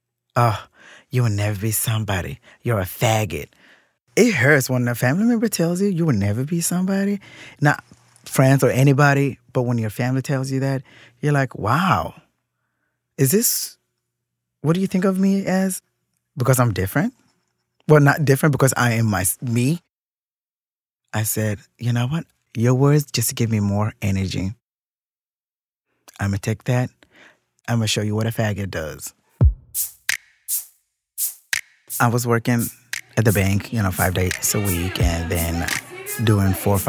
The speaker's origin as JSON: {"language": "English", "country": "Kenya", "tie": "born or raised there", "moved": "yes", "lives_now": "United States", "said": "I grew up in Kenya with my grandmother and my stepdad and my 2 sisters and my aunt. We moved here in 2000. My whole family's here."}